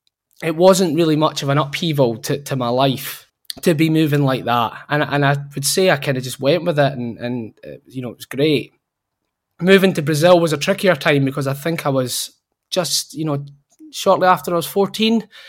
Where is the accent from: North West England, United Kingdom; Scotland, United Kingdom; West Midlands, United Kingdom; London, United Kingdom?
Scotland, United Kingdom; Tain; also born or lived in Inverness / Indonesia; So I was born in Inverness. Yeah, I grew up in Tain until I was about 7, which is like about an hour north of Inverness. And then I moved to Indonesia at that age